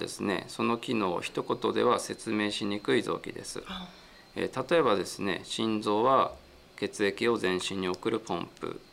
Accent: Kitaakita, Akita, Japan; 僕は出身は秋田県の今の北秋田市です。当時は鷹の巣町だったんですけれども、はい、平成の合併で名前が変わったところですね。

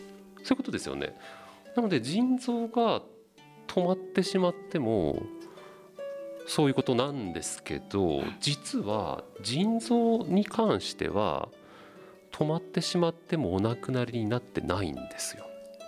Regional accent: Tohoku, Japan; 逆に私たち東北人は雪とか寒さには慣れてますけど

